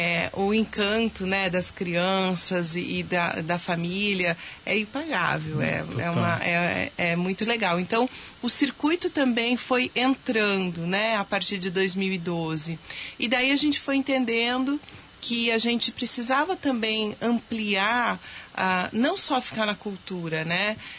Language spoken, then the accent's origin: Portuguese; Capivari, São Paulo, Brazil; moved away as an adult; Capivari é minha cidade, né? Sou nascida lá. É, me formei em São Paulo, saí de Capivari quando eu estava começando faculdade, né? Que aí eu fui pro fazer Mackenzie em São Paulo.